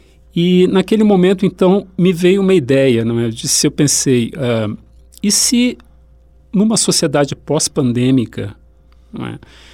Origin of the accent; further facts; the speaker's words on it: Rio Grande do Sul, Brazil; also born or lived in Italy; eu vivi na Itália, então tenho muita referência do italiano, né? Também na minha região, sou gaúcho, também com muita influência de descendentes italianos